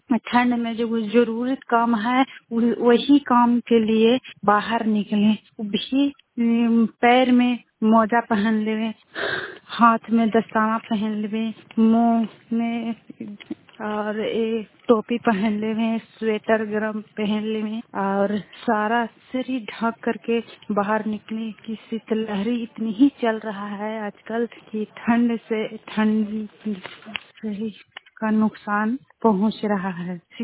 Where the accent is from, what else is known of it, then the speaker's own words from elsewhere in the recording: Kasimpur, Bihar, India; मैं औरंगाबाद जिला से ग्राम कासिमपुर का रहने वाली हूँ।